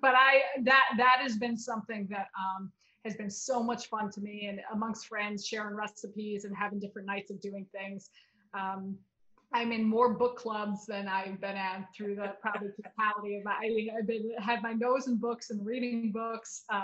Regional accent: Chicago, Illinois, United States; now in New York, United States; You know, I'm born and raised in Chicago, so I I think I have a maybe wider lens and perspective on this.

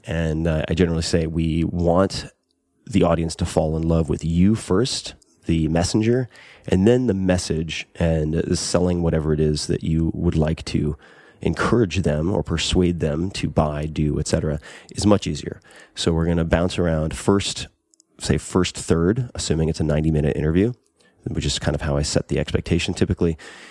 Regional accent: Long Island, New York, United States; I curse. I'm from Long Island.

